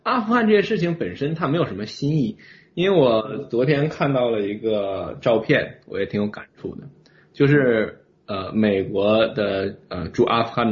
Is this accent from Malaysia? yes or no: no; United Kingdom; 因为我在英国长大嘛，英国人是坚决认为说美国就是现在的帝国，